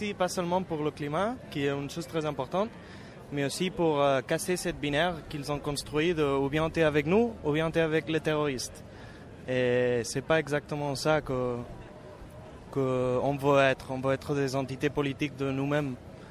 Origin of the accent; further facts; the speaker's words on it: Spain; French is a second language; now in France; Et moi, je viens de l'Espagne.